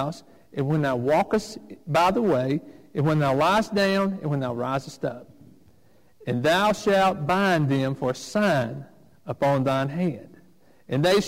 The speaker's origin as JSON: {"language": "English", "town": "Florence", "region": "Alabama", "country": "United States", "tie": "born or raised there", "said": "When I was growing up in Florence, Alabama, we would go pick up my great-grandmother every Sunday morning and take her to church with us."}